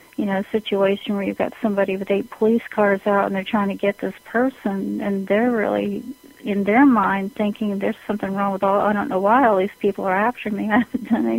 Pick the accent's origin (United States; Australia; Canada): Canada; I grew up in Canada and in a small rural area